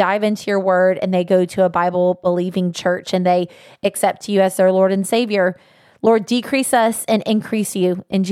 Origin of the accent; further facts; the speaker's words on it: Sebring, United States; My hometown, Sebring, got selected to be hometown.